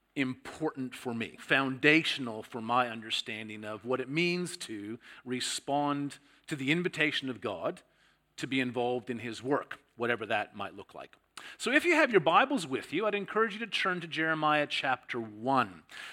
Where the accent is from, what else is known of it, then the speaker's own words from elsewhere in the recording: Canada; now in Sydney, Australia; You're probably picking up from my accent that I'm not just from New South Wales. I was originally from Canada, married an Australian. We ended up moving to Sydney and have been there ever since.